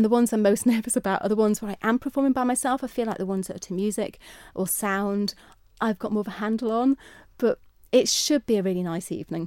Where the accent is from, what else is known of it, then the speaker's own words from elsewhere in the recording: Andreas, Isle of Man; Initially it went out as 8 because I come from Andreas and Erin Arts Centre is really far away